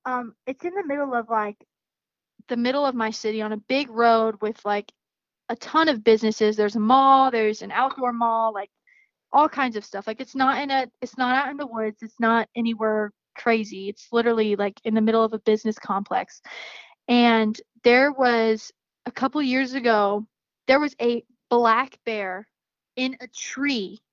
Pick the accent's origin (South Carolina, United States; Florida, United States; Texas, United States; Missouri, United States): Florida, United States; So that's actually a Florida man story that was like in my hometown.